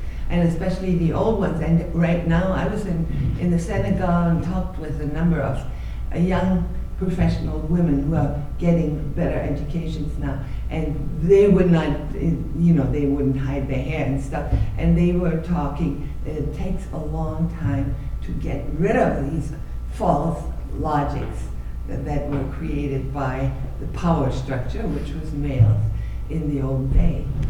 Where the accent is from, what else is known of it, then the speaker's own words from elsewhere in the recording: Germany; I grew up in Germany